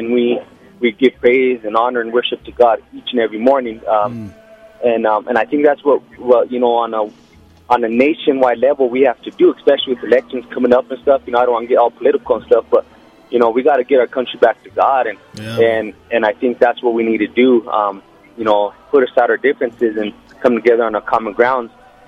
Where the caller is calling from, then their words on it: Colorado, United States; Hey, so I was calling from Colorado.